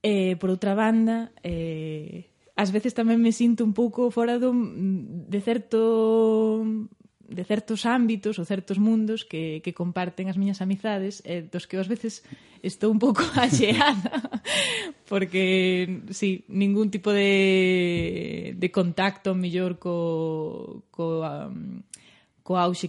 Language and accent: Galician; O Páramo, Galicia, Spain; eu nací no Páramo, nunha aldea pequerrechiña, tan pequerrechiña que conta con dúas casas. dentro dese concello que está no centro da provincia de Lugo, é dicir, pois que é unha zona de interior, é unha zona rural.